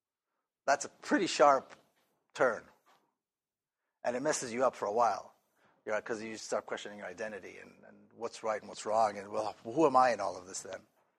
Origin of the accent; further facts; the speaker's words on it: Jerusalem, Jerusalem District, Israel; So, I grew up in Jerusalem.